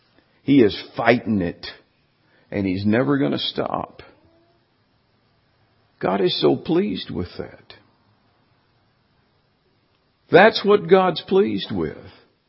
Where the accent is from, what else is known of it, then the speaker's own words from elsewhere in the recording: Birmingham, Alabama, United States; I grew up in Birmingham, Alabama.